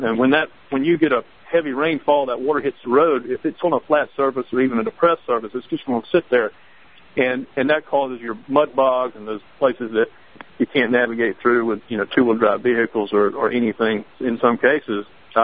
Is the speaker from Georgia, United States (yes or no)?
yes; Georgia, United States; especially being from, I grew up in Georgia, I live in Georgia